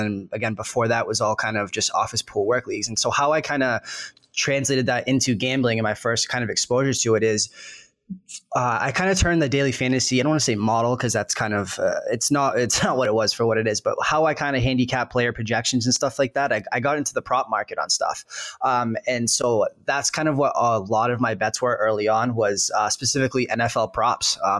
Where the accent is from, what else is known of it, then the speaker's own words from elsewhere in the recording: Boston, Massachusetts, United States; I grew up in Boston. And so I was always a diehard Boston sports fan.